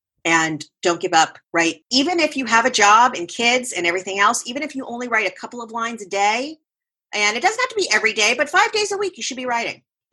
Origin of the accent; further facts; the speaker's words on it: Miami, Florida, United States; I grew up in Miami, Fort Lauderdale area, and we used to call it Jewish geography.